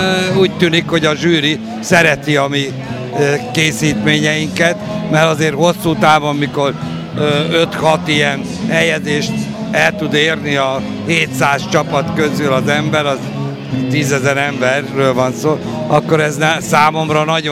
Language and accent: Hungarian; Gyoma, Békés, Hungary; born there; nagyon sokáig életemnek nagyobb részét ebbe a megyében, hisz Gyomán születtem, a gyulaiak Gyulán dolgoztam